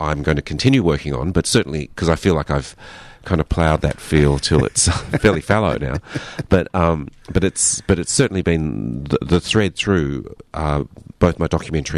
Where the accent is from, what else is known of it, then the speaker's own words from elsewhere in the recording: Australia; hey, I'm an Australian filmmaker.